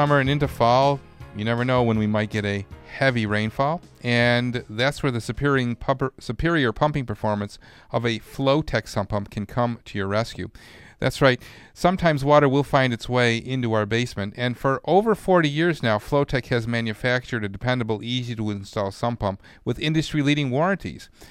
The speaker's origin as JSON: {"language": "English", "town": "Clarence", "region": "New York", "country": "United States", "tie": "born or raised there", "said": "Let's move to Clarence. That's my hometown."}